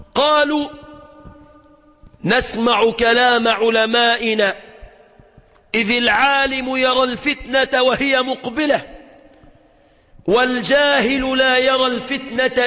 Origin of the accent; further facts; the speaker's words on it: Egypt; في بلادنا مصر الحبيبة